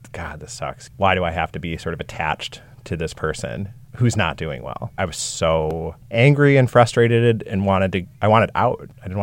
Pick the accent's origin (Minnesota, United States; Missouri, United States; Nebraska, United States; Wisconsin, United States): Minnesota, United States; Minneapolis; I grew up in Minneapolis. I'm 35 years old, trying to get better, trying to recover.